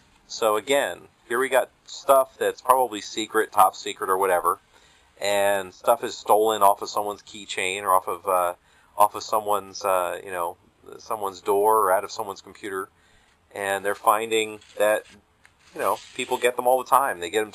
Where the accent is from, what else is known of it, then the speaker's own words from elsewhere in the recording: United States; born there; I am an American by birth and by the grace of God, if you want to put it that way.